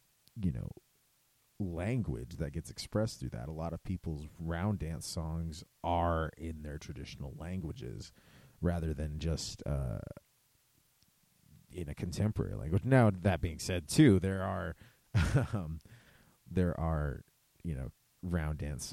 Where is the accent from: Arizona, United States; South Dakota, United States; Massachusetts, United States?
South Dakota, United States; Eagle Butte; However, I come from Eagle Butte, South Dakota. I come from a very, very small town where there is a lot of musicians.